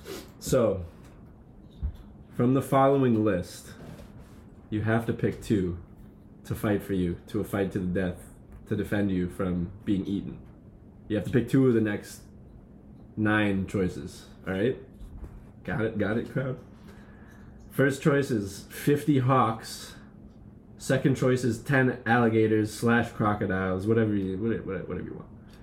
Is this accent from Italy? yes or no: yes; northern Italy, Italy; I'm from Northern Italy.